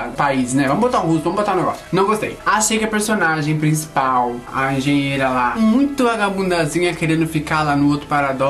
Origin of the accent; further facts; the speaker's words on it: Brazil; Quer falar da minha gente? Põe um ator brasileiro.